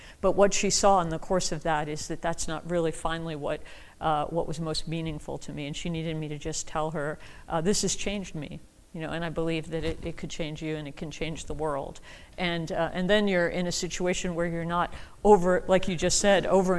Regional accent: New York, United States; And I grew up on Long Island, so all my friends were either Italian, Roman Catholics, or Jewish.

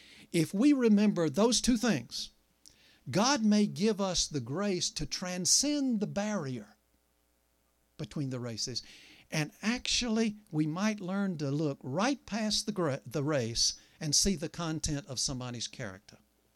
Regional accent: South Carolina, United States; 1 year ago, in my home state of South Carolina

